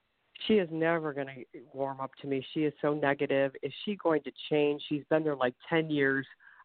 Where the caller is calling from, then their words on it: Ohio, United States; I'm calling from the state of Ohio.